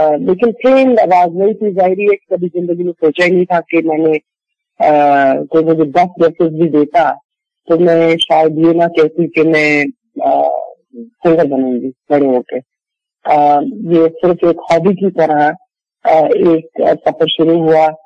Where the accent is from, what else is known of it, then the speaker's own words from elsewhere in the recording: Karachi, Sindh, Pakistan; moved away; also born or lived in Dhaka / Kabul; پیدائش میری ڈھاکہ کی ہے، لیکن تقریباً کوئی 2-3 سال کی عمر میں family move back to Karachi.